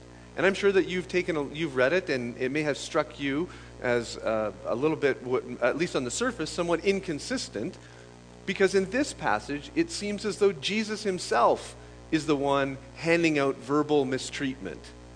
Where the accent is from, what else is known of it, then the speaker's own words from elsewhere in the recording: Sault Ste. Marie, Michigan, United States; But in another sense, I'm really home. I'm right home, because I grew up here in Sault Ste. Marie